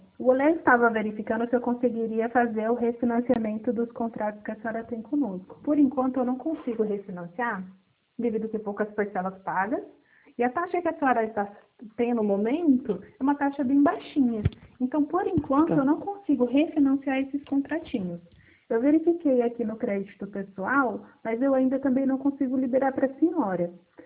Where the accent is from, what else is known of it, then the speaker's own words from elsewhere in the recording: São Bento do Sul, Santa Catarina, Brazil; Eu sou de São Bento do Sul.